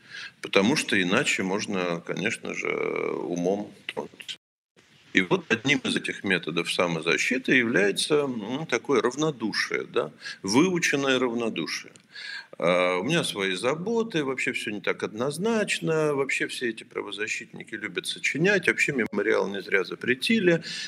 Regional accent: Western Siberia, Russia; Ну, я же сам родом из Сибири, Западной Сибири.

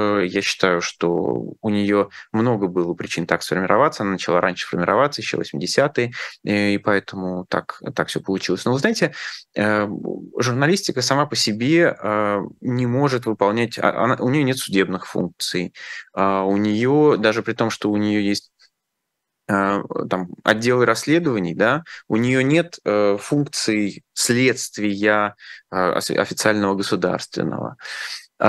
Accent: Kazakhstan; Другое дело, что меня это коробит как человек, который вырос не в России. Да? Я вырос в Казахстане, и для меня это большая разница.

